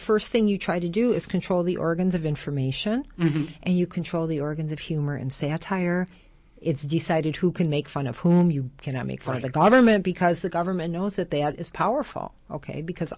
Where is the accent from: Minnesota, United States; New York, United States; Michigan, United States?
Michigan, United States; Detroit; we are wanting to premiere in Detroit because that is where I am from, that is where I live.